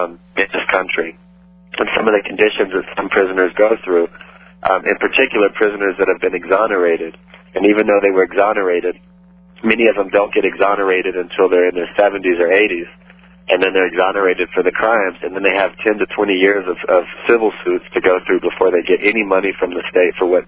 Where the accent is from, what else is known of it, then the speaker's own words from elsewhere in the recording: Pasadena, Texas, United States; now in Austin, United States; No, ma'am. I'm from Texas. I was born in Pasadena, Texas.